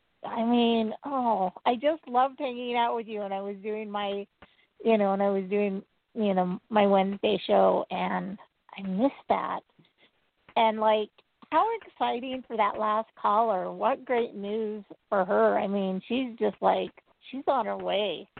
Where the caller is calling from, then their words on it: Utah, United States; calling from Utah.